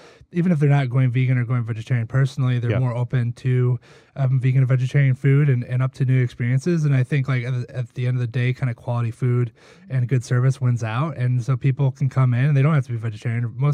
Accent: Noblesville, Indiana, United States; also born or lived in Bloomington; Oh, I grew up in Noblesville, then I moved to Bloomington, and then I moved back up in Indianapolis in like 2004.

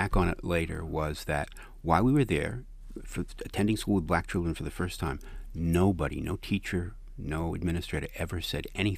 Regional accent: Baltimore, Maryland, United States; I grew up here in Baltimore, and I went to a segregated public school.

